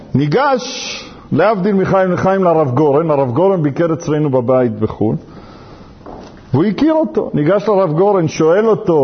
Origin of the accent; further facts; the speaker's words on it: Mexico; now in Israel; והוא סיפר לי סיפור שהוצע לו פעם השקעה פה, אנחנו עלינו ממקסיקו, אני למדתי ממנו המון.